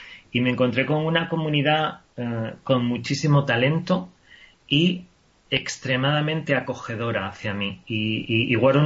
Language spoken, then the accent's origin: Spanish; Córdoba, Andalusia, Spain; yo soy de Córdoba y tengo retranca.